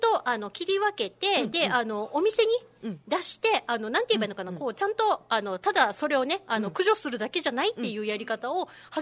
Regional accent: Kyushu, Japan; いやもともとね、あの私ほら、うん、あの九州の生まれ育ちなので

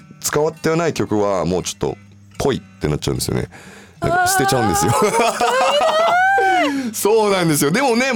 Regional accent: Hawaii, United States; moved away as an adult; もうハワイでもうなんだろう、23歳までずっと生まれ育ちで住んでて

